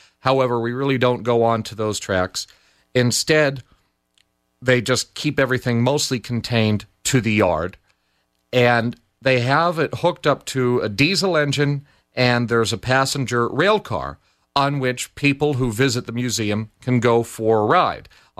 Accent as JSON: {"language": "English", "country": "United States", "said": "I think America because I'm in America, I'm from America"}